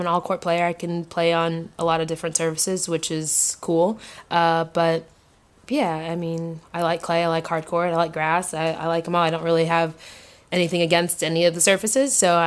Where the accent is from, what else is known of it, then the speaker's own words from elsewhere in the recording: Florida, United States; Yeah, I grew up in Florida, so we played on hard true, green clay.